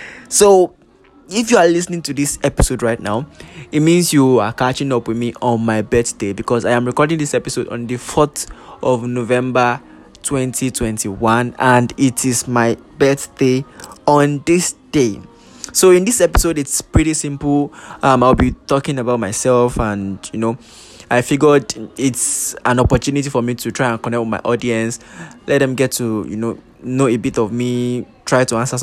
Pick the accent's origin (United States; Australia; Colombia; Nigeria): Nigeria; Lagos; Right, so I was born in Lagos. I was brought up in Lagos, born and brought up in Lagos. Although my parents are from Ekiti State. I mean, my mom is from Ekiti State, my dad is from Ekiti State. But I think they met in Lagos